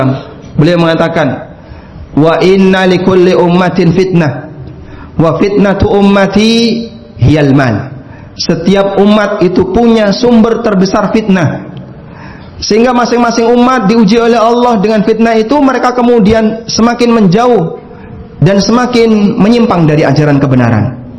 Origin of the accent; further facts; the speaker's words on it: Yogyakarta, Special Region of Yogyakarta, Indonesia; Saya bicara di Surabaya dan saya dari Jogja.